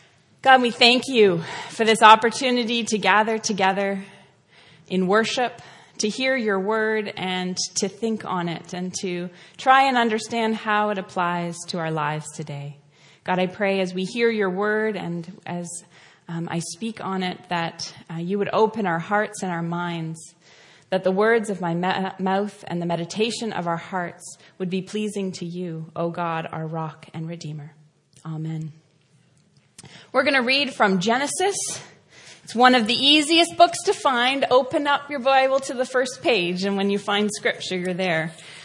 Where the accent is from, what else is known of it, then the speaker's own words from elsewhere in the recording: Ontario, Canada; I grew up just east of Toronto. I grew up in the Presbyterian Church.